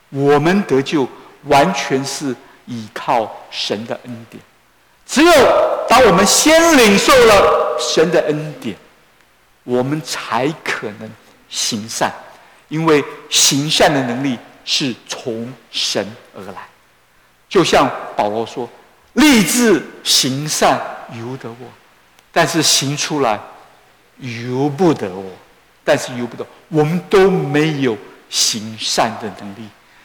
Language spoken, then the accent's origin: Chinese; China; 我也想要用一点点时间跟大家解释神的管教跟我们中国人所说的什么因果报应不一样。